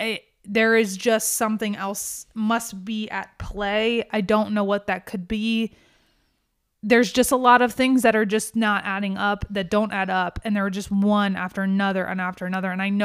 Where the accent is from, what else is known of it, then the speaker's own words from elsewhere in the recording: Pennsylvania, United States; I heard things about the Pennsylvania flight that were a little odd just because we're from Pennsylvania.